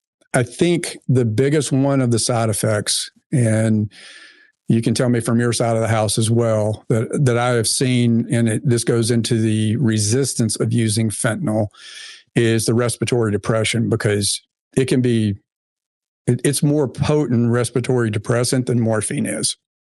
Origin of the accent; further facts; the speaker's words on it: Arkansas, United States; I grew up in Arkansas. No one likes to do math in public